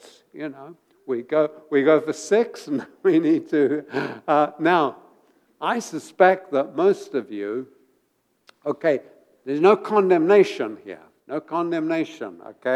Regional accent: England, United Kingdom; now in United States; When I came to the States, I was astonished that everywhere was open on Sunday. Because I come from England

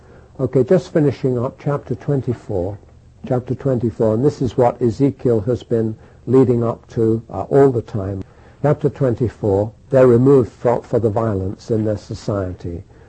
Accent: London, United Kingdom; And again, I grew up in London, and I'm a Londoner, and London is a violent city.

